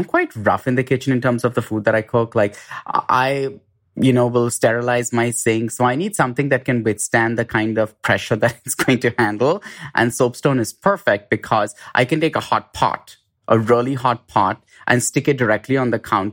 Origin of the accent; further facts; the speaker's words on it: India; because I grew up in India and I kind of wanted to draw in some of these elements from India.